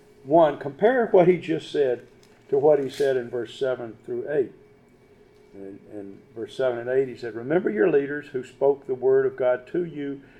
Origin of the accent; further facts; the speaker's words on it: Tennessee, United States; Not because I'm from Tennessee and now I'm here.